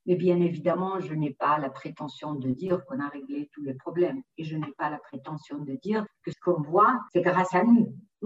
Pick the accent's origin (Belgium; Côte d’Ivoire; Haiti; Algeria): Algeria; Je suis algérien